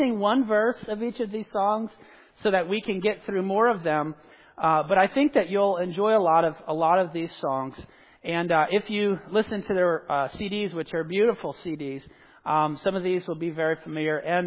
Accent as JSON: {"language": "English", "region": "Southern United States", "country": "United States", "tie": "born or raised there", "said": "You know, I grew up in the South."}